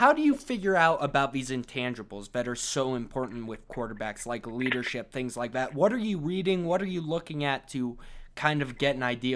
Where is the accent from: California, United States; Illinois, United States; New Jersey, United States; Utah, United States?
Utah, United States; Salt Lake City; I'm from Salt Lake City.